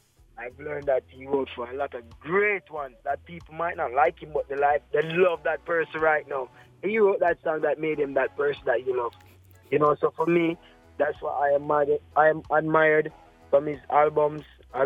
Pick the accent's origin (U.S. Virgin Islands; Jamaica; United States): Jamaica; Well, you know, I'm Jamaican, Jerry Island. But I was born 1988